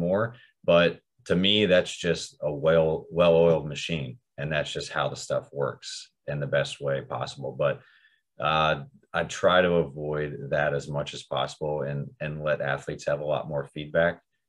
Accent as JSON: {"language": "English", "town": "Oceanside", "region": "California", "country": "United States", "tie": "born or raised there", "said": "I really like my hometown, like down in San Diego area, Oceanside to be specific."}